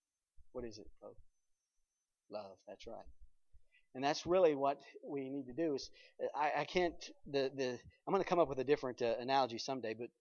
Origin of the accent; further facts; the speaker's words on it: the South, United States; Some of you folks are Yankees. I'm from the South.